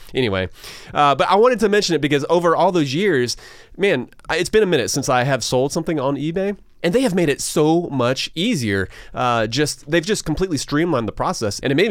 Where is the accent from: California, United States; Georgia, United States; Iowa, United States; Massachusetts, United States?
Georgia, United States; Augusta; I mean, I grew up in Augusta, which is very much still Coca-Cola territory.